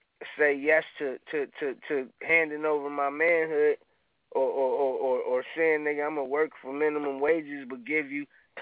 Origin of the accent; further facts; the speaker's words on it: Los Angeles, California, United States; Just because I come from South Central, nigga, and bang the turf, nigga.